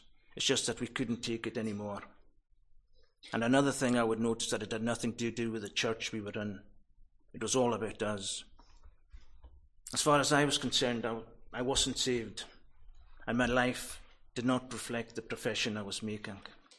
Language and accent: English; Scalpay, Scotland, United Kingdom; I was born in 1972. I was brought up in Scalpe. I'm the younger of two brothers.